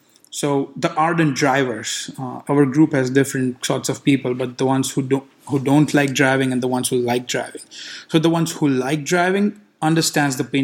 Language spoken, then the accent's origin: English; India; I grew up in India, right?